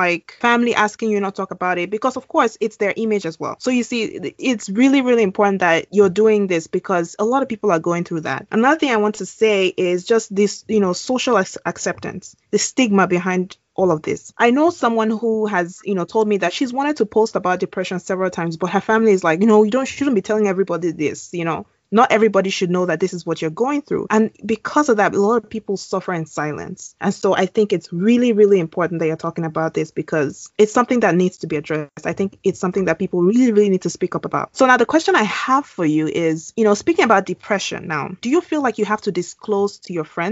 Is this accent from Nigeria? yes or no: yes; Nigeria; let me say a little bit about growing up in Nigeria.